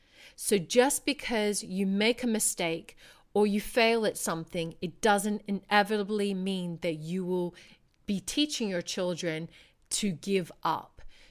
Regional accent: Australia; accent: Australian; And my accent was extremely Australian at the time.

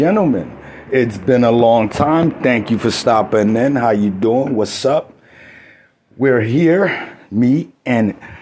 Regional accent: New York, United States; moved away; You know, I'm from New York. It's not my common place. Even though I've been here for a while, I'm still not used to that random how you doing.

